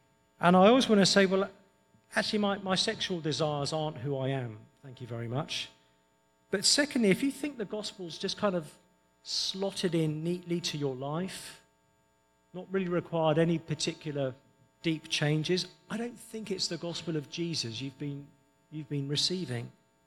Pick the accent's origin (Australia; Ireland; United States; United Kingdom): United Kingdom; England; You have no idea how exhausting it is being English, by the way.